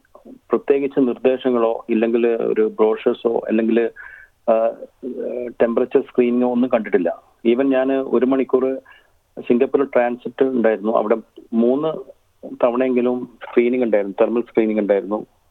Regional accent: Kerala, India; now in Australia; തീർച്ചയായിട്ടും ഞാൻ മലയാളി എന്ന നിലക്ക് നമ്മളെല്ലാവരും വളരെ ന്യൂസും വാട്സപ്പും കാര്യങ്ങളും അറിയുന്നത് കൊണ്ടാണ്

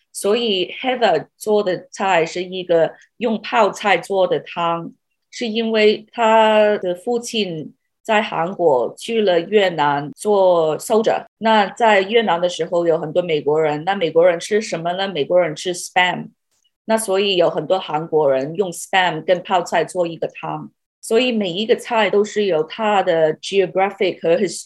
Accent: Sydney, New South Wales, Australia; 因为我在悉尼出生，在悉尼长大的，我认识的中国餐厅是很不同

